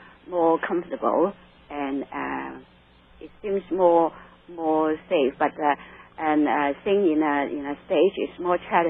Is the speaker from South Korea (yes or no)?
no; Hong Kong; moved away; I come from China. I come from Hong Kong.